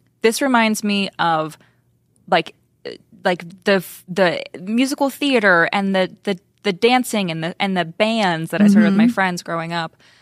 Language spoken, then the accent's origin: English; West Virginia, United States; now in Nashville, United States; I live in Nashville, but I'm from West Virginia originally.